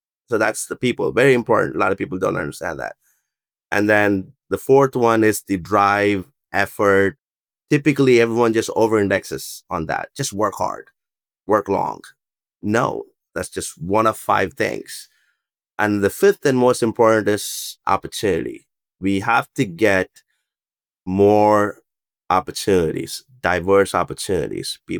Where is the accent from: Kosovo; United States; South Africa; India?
India; And also lucked out growing up in India during the IT wave.